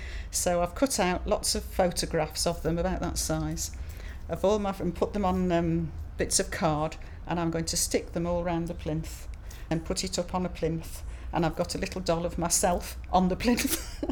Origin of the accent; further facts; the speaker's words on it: Birmingham, West Midlands, United Kingdom; I'm 62 and I come from Birmingham.